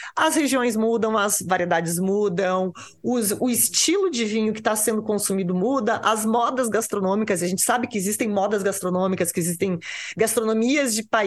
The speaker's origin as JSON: {"language": "Portuguese", "town": "Porto Alegre", "region": "Rio Grande do Sul", "country": "Brazil", "said": "Eu venho de Porto Alegre"}